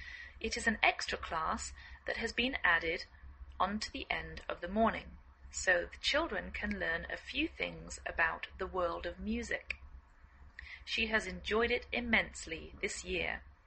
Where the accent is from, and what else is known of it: England, United Kingdom; now in United States